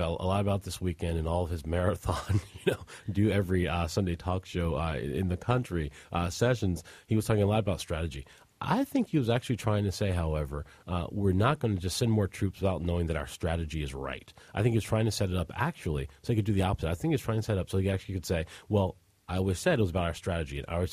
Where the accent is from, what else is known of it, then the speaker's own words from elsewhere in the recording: Trenton, New Jersey, United States; And so growing up in Trenton, and on welfare in my family, we were very aware of kind of their activities and stuff.